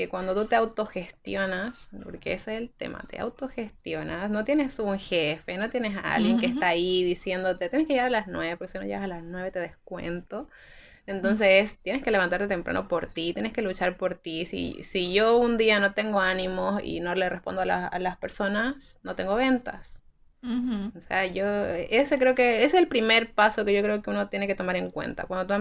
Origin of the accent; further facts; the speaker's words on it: Chile; now in Bolivia; sí, nosotros venimos de Chile, ahora me dicen chilena camba, porque ya como que no he perdido un poco la rapidez, pero para que se me entienda.